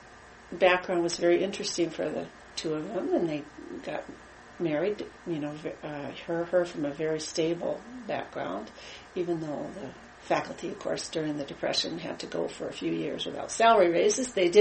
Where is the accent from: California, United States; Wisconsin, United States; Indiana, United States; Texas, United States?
Wisconsin, United States; Madison; born there; Well, I was born right here in Madison, Wisconsin.